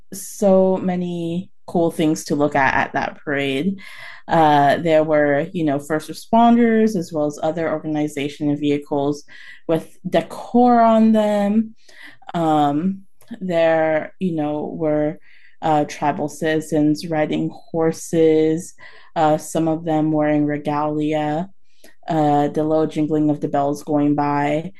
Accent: North Dakota, United States; So I came from North Dakota out here

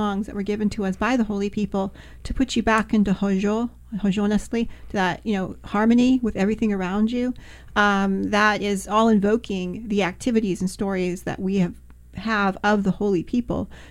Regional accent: United States; I have to say, I am Native American. I am a citizen of the Navajo Nation.

